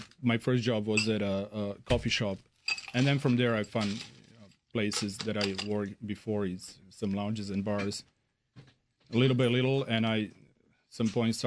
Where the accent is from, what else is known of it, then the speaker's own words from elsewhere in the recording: Serbia; I'm originally from Serbia, and I have some family in Greece too.